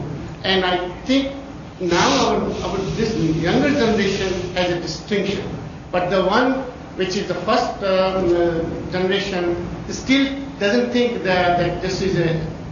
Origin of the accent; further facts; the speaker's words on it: Michigan, United States; I'm from Michigan, and we have an organization by name of Michigan Family Services